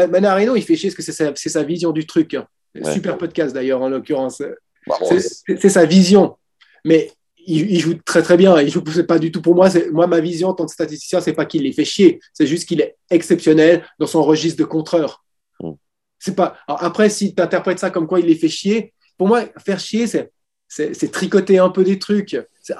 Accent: Switzerland; vu que je suis suisse

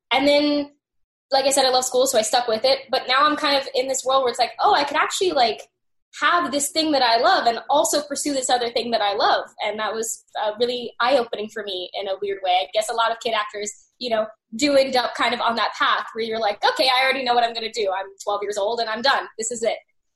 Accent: Arkansas, United States; I grew up, again, like I'm from Arkansas

